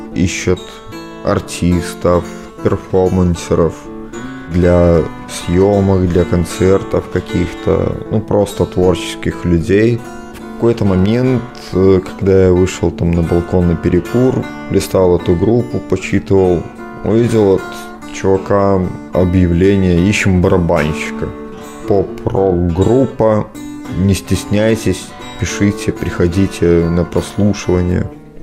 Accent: Belarus; А когда они узнали, что я белорус еще в придачу

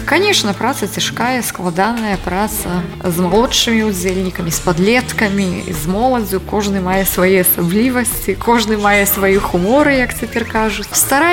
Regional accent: Belarus; Ukrainian is a second language; now in Poland; Ідея прийшла, я переїхала з Білорусі в Польщу.

